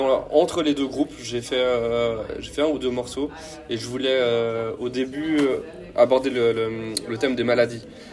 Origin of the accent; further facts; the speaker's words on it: Geneva, Switzerland; on aime bien jouer chez nous à Genève aussi, mais c'est vrai qu'on a plus joué, je pense, par ici qu'ailleurs en Suisse.